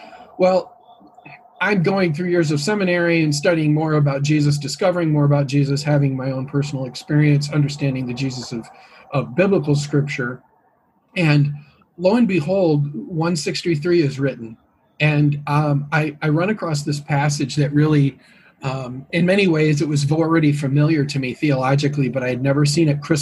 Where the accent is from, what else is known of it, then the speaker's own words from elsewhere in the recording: Michigan, United States; I grew up RLDS in West Michigan, and West Michigan's a very religiously conservative place.